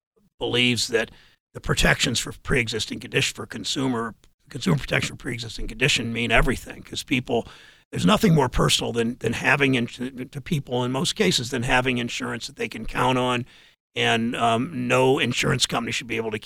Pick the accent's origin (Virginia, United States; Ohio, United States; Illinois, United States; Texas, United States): Ohio, United States; Mansfield; I grew up in Mansfield. I know what bad trade policy and bad tax policy have meant to workers in my community